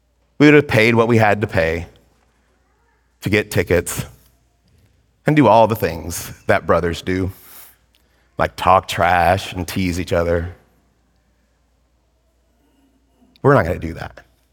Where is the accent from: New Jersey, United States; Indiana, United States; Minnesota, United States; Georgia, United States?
Georgia, United States; But I was raised in Georgia. And my mom lives 17 miles from Athens, Georgia.